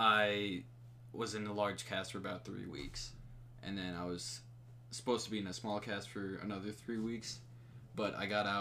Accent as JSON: {"language": "English", "town": "Rapid City", "region": "South Dakota", "country": "United States", "tie": "born there", "said": "Like I said, I was born here in Rapid City. Born into a family of eight."}